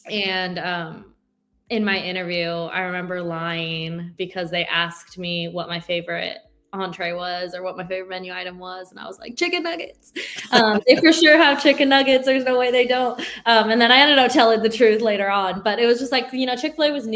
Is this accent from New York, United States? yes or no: no; Sacramento, California, United States; I am originally from Sacramento. So Sacramento is home to me, California, born and raised, and love it.